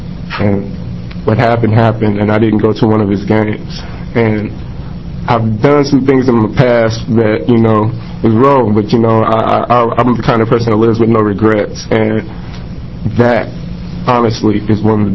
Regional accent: Portland, Oregon, United States; I'm from Portland, Oregon.

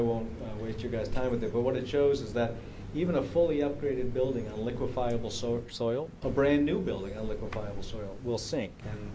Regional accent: Midwest, United States; so I grew up in the Midwest, no one would suggest to make the Midwest tornado-proof

